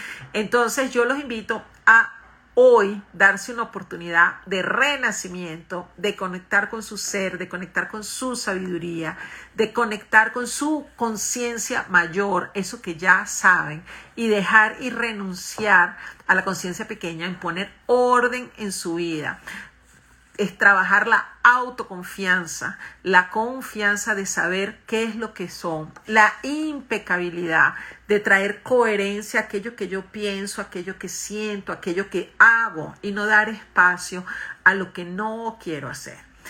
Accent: Venezuela; now in Colombia; Yo soy de Venezuela, tengo familia en España, así que qué bonito. Estoy ahora en Colombia.

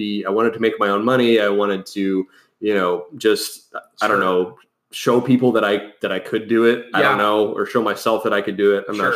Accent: San Antonio, Texas, United States; You know, I'm from San Antonio, Texas, so yeah. I grew up in San Antonio, Texas.

